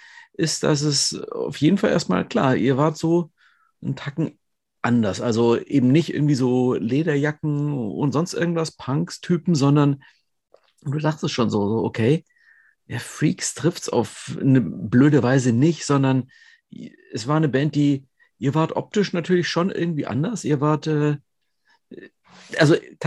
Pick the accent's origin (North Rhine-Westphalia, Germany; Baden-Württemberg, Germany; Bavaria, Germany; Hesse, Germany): Baden-Württemberg, Germany; Münsterland ist natürlich wie jenes Schwabenland, wo ich herkomme, die Schwäbische Alb, so eine Region, in der man im Zweifelsfall in einem bestimmten Alter eher wegzieht, als dass man da bleiben will.